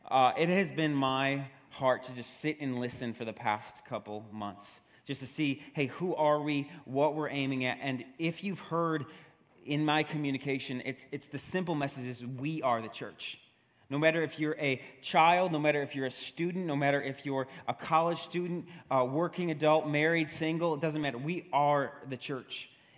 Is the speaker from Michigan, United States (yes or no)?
no; New York, United States; accent: New York; Reality. I say it with my accent, my New York accent.